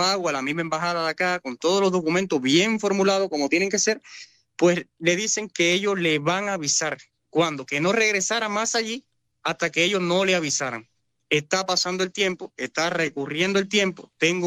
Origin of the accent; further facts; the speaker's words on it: Cuba; moved away; después que salí de Cuba